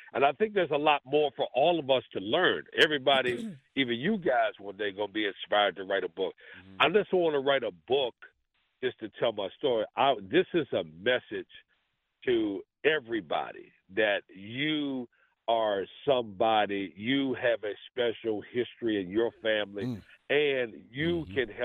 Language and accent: English; the South, United States; growing up in the South back in the '50s and sixties, it wasn't a piece of cake, fellas.